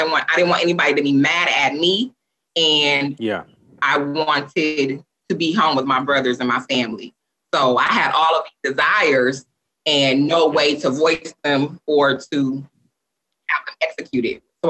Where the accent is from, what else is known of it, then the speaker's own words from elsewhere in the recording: Grand Rapids, Michigan, United States; So I am from Grand Rapids, Michigan.